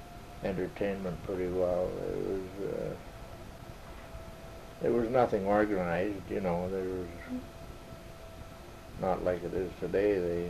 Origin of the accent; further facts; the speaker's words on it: Hazleton, Pennsylvania, United States; I was born in Hazleton. I was born and raised right here, you know, in the general vicinity. I lived in Hazleton all my life, practically, except for the few years that I was away, either in the Army or working.